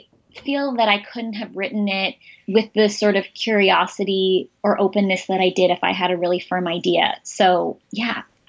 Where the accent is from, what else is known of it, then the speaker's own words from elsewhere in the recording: San Francisco, California, United States; now in Madison, United States; Yes. I'm from San Francisco.